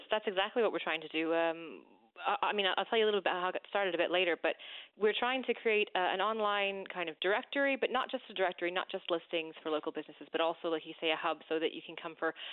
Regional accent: Random Island, Newfoundland and Labrador, Canada; I'm originally from Random Island. I've been living abroad for about over 10 years now.

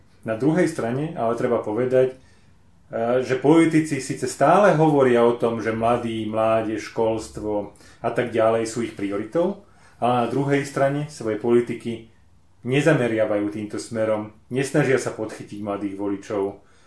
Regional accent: Banská Bystrica Region, Slovakia; Viete, že ja som z Banskobystrického kraja a v kraji, v ktorom pochádzam

